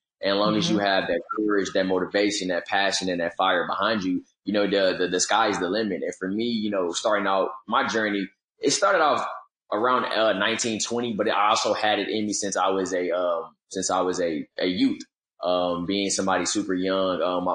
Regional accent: Houston, Texas, United States; now in Oklahoma City, United States; I'm originally from Houston, Texas. So I grew up in Houston all my life, went to school in San Antonio.

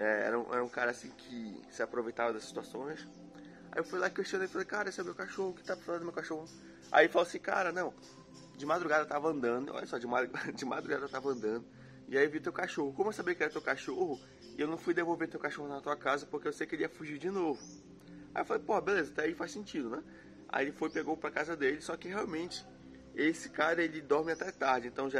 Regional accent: Belém, Pará, Brazil; A gente cresceu em periferia. Eu cresci num bairro aqui em Belém, do Pará. Muito perigoso, talvez o mais perigoso de Belém.

